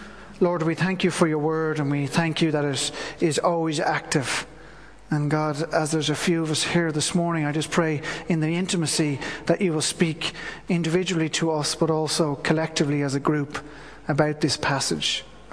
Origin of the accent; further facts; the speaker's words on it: Ireland; rather to really look at what it means for us as Irish people.